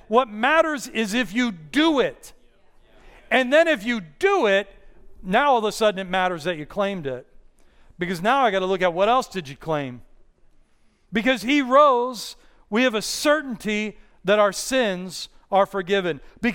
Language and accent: English; Pittsburgh, Pennsylvania, United States; Growing up in my high school that I grew up in Pittsburgh, it was kind of a rough high school